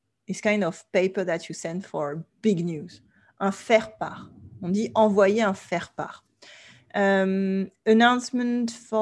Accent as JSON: {"language": "French", "country": "France", "said": "moi, en tant que Française, je vais dire"}